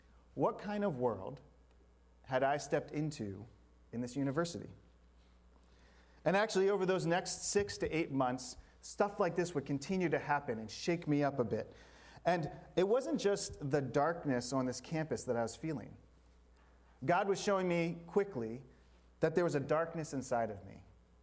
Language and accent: English; Baltimore, Maryland, United States; I grew up in Baltimore, Baltimore, Maryland.